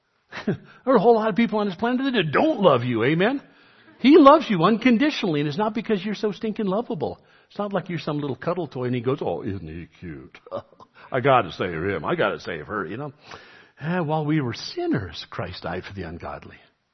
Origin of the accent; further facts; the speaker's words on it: New York City, New York, United States; Funny thing is, I grew up in the Roman Catholic Church in New York City.